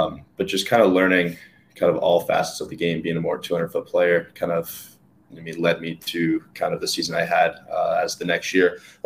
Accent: Windsor, Ontario, Canada; Growing up in Windsor, it's so close to Detroit and the history that they had in Detroit

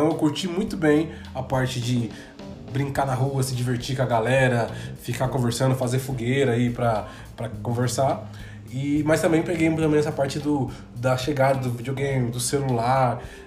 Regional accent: Itapecerica da Serra, São Paulo, Brazil; also born or lived in Santo Amaro; Eu nasci em Santa Amaro, mas cresci a minha vida inteira, fui de Itapecerica da Sé durante 28 anos, né?

